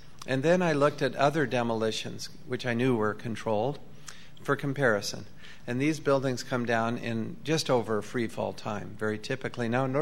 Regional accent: Utah, United States; That's taller than any building in my home state of Utah, by considerable, actually.

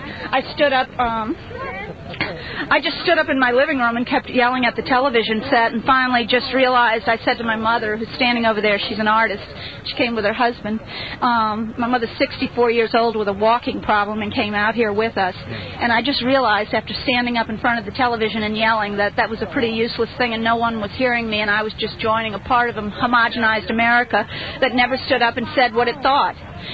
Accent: New Orleans, Louisiana, United States; I'm from New Orleans, Louisiana.

